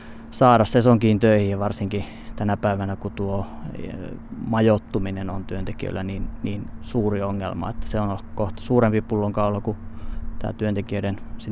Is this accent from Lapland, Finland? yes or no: yes; Sodankylä, Lapland, Finland; Kyllä, sieltä olen kotoisin ja siellä vanhemmat vielä elelee, entiset yrittäjät, nykyiset eläkeläiset.